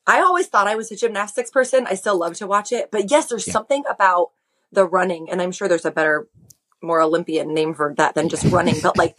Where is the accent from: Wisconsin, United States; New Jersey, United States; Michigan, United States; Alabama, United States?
Michigan, United States; also born or lived in Chicago; I grew up in Michigan and then lived in Chicago suburbs myself.